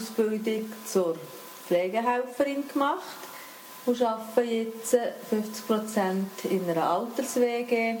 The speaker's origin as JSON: {"language": "German", "town": "Grenchen", "region": "Solothurn", "country": "Switzerland", "tie": "born or raised there", "said": "ich komme von Wienerwil, habe drei Kinder. Aufgewachsen bin ich in Grenchen bei Bössingen"}